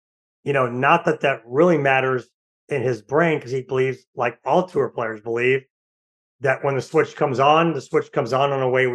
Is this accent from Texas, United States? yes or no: no; St. Louis, Missouri, United States; I'm from St. Louis